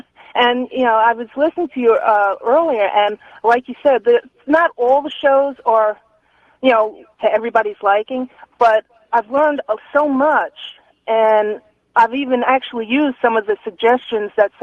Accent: New York, United States; I am originally from Long Island, and she's from Comac, and I'm from CI.

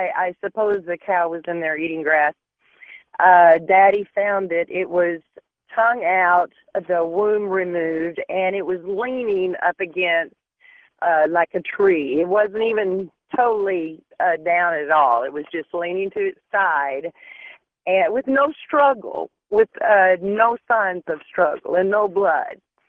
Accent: Blue Ball, Arkansas, United States; I was raised in Arkansas, Blue Ball, Arkansas, right in the middle of a valley of the Ouachita Mountains. And we had many cattle mutilations take place on our farm, and lots of farms close by.

